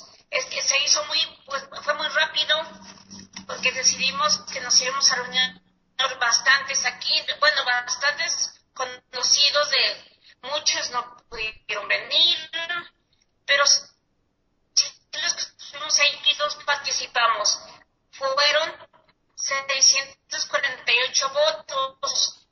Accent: Temaca, Jalisco, Mexico; Soy de Temaca, vengo aquí para desmentirlo

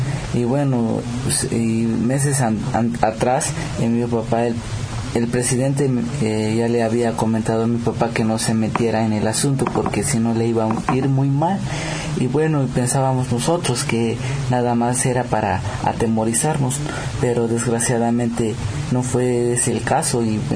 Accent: Chiapas, Mexico; first language Tzotzil; Spanish is a second language; soy del Estado de Chiapas y nuestra lengua es tzotzil.

